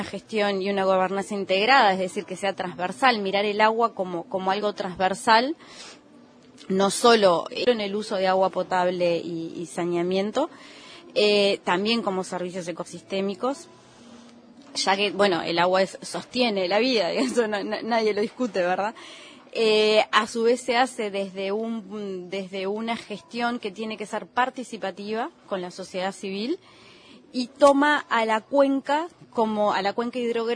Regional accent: Uruguay; A ver, los uruguayos tenemos, yo creo que ahí hay dos temas, ¿no?

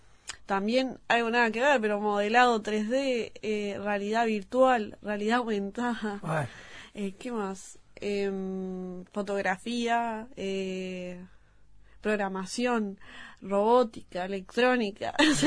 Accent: Atlántida, Canelones, Uruguay; porque yo soy de Atlántida, Canelones.

